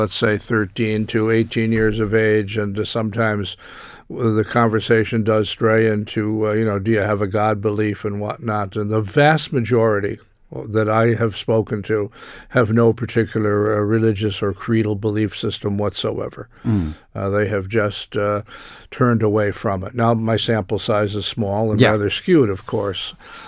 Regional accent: United States; Now, my bias, I have to be clear about this because I am American.

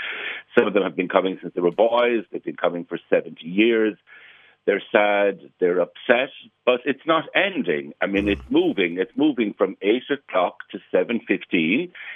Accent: Limerick, Munster, Ireland; So it was a huge phenomenon in Limerick in my growing up. I'm from Limerick myself.

